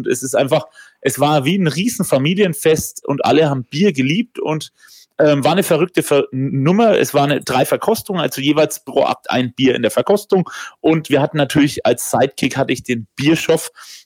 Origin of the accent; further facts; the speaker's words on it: Bavaria, Germany; ich bin Franke